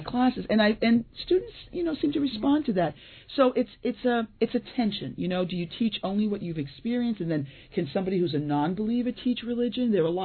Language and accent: English; Boston, Massachusetts, United States; I grew up in Boston, and I went to a school called Boston Latin.